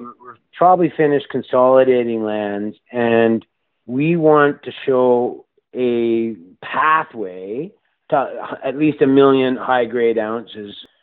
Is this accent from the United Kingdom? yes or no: no; Canada; Well, I'm Canadian